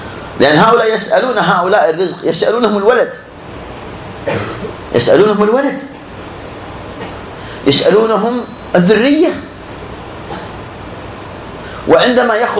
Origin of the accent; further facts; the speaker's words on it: Eastern Province, Saudi Arabia; خاصة اللي نحن سمعناهم حنا عندنا في الشرقية